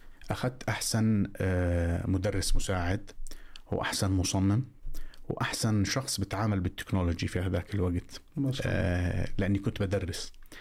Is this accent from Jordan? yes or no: yes; Jordan; فأنا كنت من الأردن وهي من أمريكا